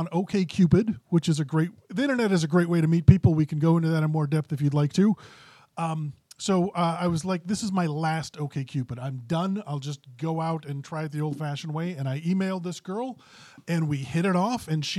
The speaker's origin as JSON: {"language": "English", "town": "Voss", "region": "North Dakota", "country": "United States", "said": "I'm from Voss, which is by Minto, which is by Grafton, which is north of Grand Forks."}